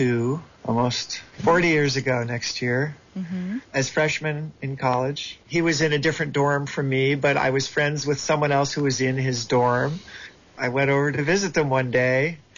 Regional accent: Pelham, New York, United States; Yes, I grew up right next to New Rochelle. Uh-huh. And my hometown high school is

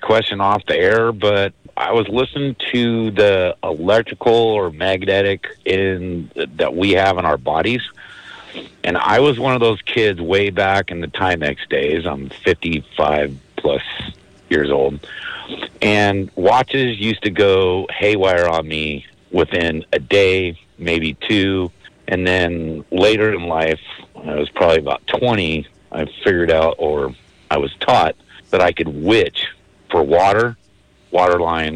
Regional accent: California, United States; I was born and raised in California.

